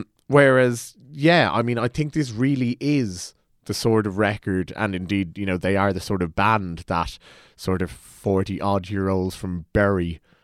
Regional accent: Ireland; I'm not sure if it's just that we're Irish.

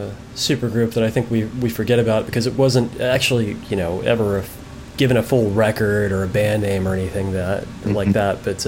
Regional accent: United States; I am American white trash, and that's good enough for me.

